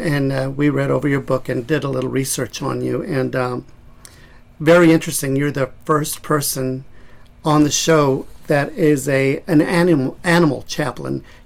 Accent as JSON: {"language": "English", "region": "Texas", "country": "United States", "said": "I'm originally from Texas, and when I had pets back in Texas and growing up"}